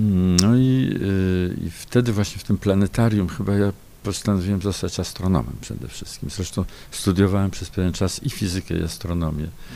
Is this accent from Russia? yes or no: yes; Moscow, Russia; dzieciństwo spędziłem w Moskwie, bo mój ojciec pracował w ambasadzie